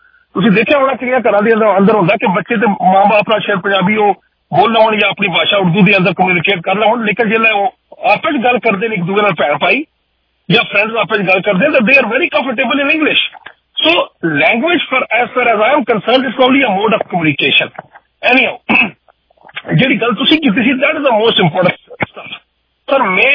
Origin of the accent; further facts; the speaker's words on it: Punjab, Pakistan; ਮੈਂ ਖੁਦ ਪਾਕਿਸਤਾਨ ਤੋਂ ਹਾਂ, ਪੰਜਾਬ ਤੋਂ ਹਾਂ, ਹੁਣ ਸਾਡੇ ਪੰਜਾਬ ਦੇ ਅੰਦਰ ਸਰ ਜਿਹੜੀ ਪੰਜਾਬੀ ਹੈ ਉਹ ਹਰ 5-7-10 ਕਿਲੋਮੀਟਰ ਤੋਂ ਬਾਅਦ ਸਾਡਾ ਐਕਸੈਂਟ ਚੇਂਜ ਹੋ ਜਾਂਦਾ।